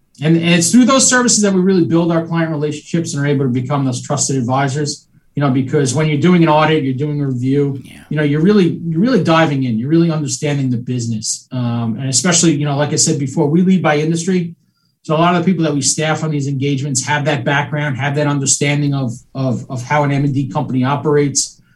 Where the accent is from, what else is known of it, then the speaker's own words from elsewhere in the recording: Long Island, New York, United States; You know, I'm from Long Island. I'm a South Shore guy. Always have been.